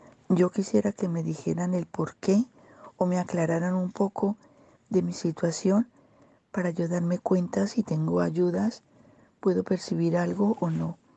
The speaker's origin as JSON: {"language": "Spanish", "country": "Colombia", "moved": "as an adult", "lives_now": "Spain", "said": "Tengo 57 años, soy colombiana y llevo aquí en España 24 años."}